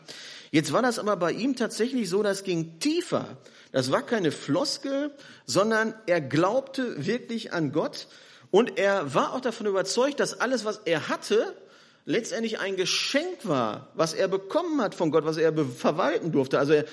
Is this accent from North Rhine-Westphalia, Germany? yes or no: yes; Bergkamen, North Rhine-Westphalia, Germany; now in Wiedenest, Germany; Ich komme hier aus Bergkamen, das war mal die größte Zechenstadt Europas. Da habe ich ganz lange gewohnt, bin evangelisch-freikirchlich aufgewachsen und bin dann 1997 nach Wiedenest zur Bibelschule gegangen und seitdem lebe ich in Wiedenest.